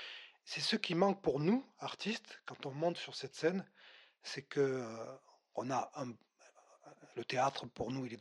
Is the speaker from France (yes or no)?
yes; Sète, Occitanie, France; also born or lived in Savoie; J'ai fini mon enfance à Sète, et puis j'ai commencé ma préadolescence en Savoie.